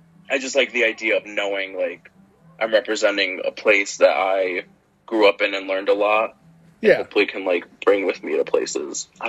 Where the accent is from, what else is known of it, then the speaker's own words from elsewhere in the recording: Utica, New York, United States; I do love Utica. It's like it's my hometown, so it is always gonna have a special place in my heart.